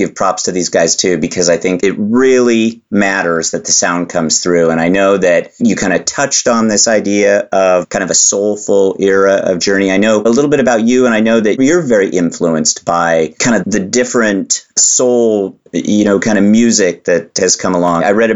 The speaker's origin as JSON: {"language": "English", "region": "California", "country": "United States", "tie": "born or raised there", "said": "I grew up in Northern California, so I remember, you know, all that time very well."}